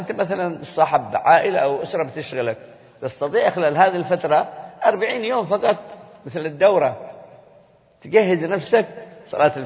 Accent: Hadhramaut, Yemen; عندنا في حضرموت كانوا يذهبون إلى هود

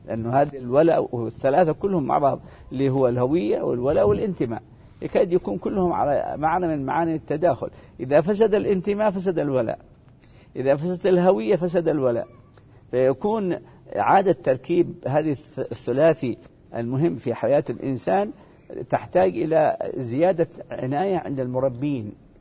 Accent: Yemen; أنها وقعت في الفترة التي كان عندنا في اليمن طغيان الشيوعية.

